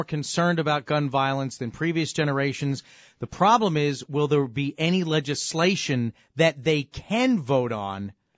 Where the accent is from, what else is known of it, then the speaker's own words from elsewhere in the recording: East Coast, United States; Where I was brought up on the East Coast, too, and have a very different view of firearms because I lived out in the middle of nowhere in the country.